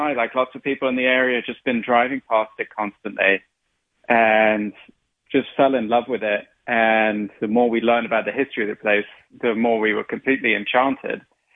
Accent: England, United Kingdom; I didn't grow up here. I grew up in England

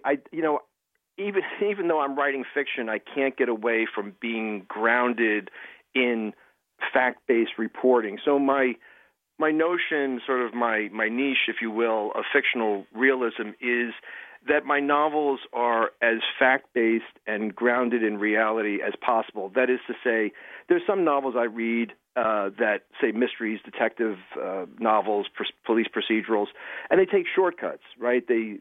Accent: New York City, New York, United States; I grew up in the Bronx, and I knew from a very young age I wanted to cover news

